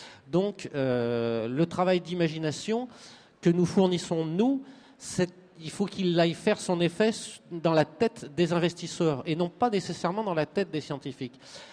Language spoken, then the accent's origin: French; Belgium; Ah, vous excuserez mon accent lamentable, je suis belge.